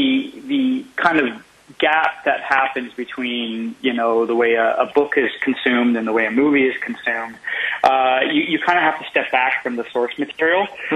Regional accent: Canada; being a kid growing up in Canada, I grew up on a lot of sketch comedy.

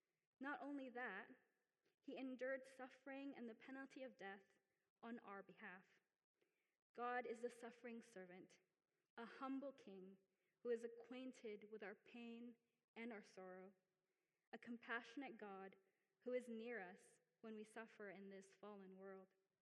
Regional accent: Philippines; And so I was born in the Philippines, and I went to Catholic school.

